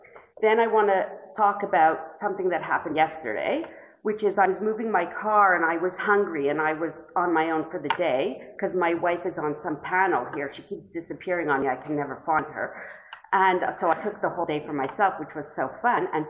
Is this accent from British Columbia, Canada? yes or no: no; Montreal, Quebec, Canada; I'm a compulsive reader, and I'm from Montreal.